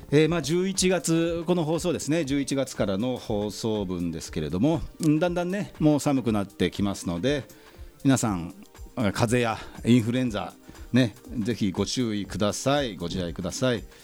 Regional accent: Yokohama, Kanagawa, Japan; 私横浜鶴見区出身

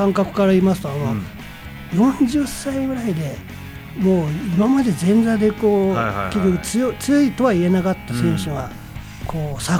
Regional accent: Kanazawa, Ishikawa, Japan; 私北陸の、城下町、はい、石川県は金沢市でございます。

